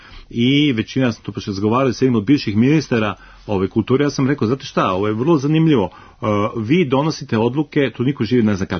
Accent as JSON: {"language": "Serbian", "region": "Belgrade", "country": "Serbia", "said": "Jer meni je falio kao Beograđaninu."}